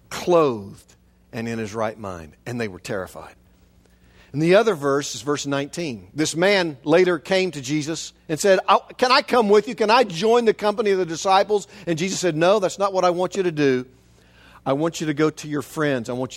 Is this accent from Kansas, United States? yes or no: yes; Shawnee, Kansas, United States; I can remember growing up in Shawnee and driving the streets